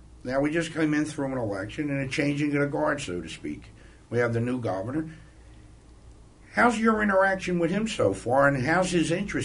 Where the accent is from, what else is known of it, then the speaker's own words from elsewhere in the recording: Philadelphia, Pennsylvania, United States; Growing up in South Philly, growing up in a very tough neighborhood, I already see that taking place.